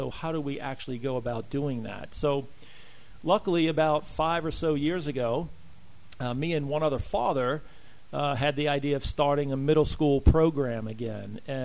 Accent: New Orleans, Louisiana, United States; I'm actually from New Orleans, born and raised.

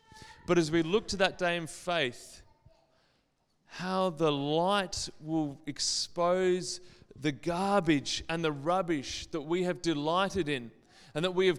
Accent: Tasmania, Australia; I grew up in Tassie

